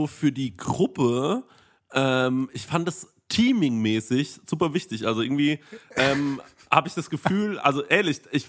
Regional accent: North Rhine-Westphalia, Germany; wie man das so macht bei uns im Ruhrpott.

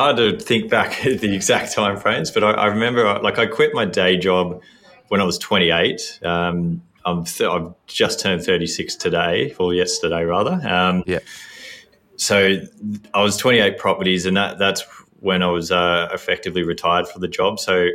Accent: Sydney, New South Wales, Australia; I was an engineer in Sydney, so born and raised in Sydney

